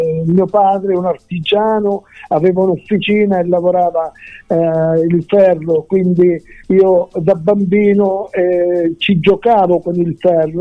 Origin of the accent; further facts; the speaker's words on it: Gioia Tauro, Calabria, Italy; parte dalla Calabria, parte da Gioia Tauro, perché io sono di Gioia Tauro